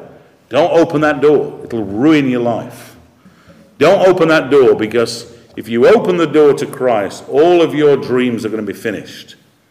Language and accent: English; United Kingdom; You know, I'm a British man, and British people are supposed to be conservative and have a bit of a stiff upper lip.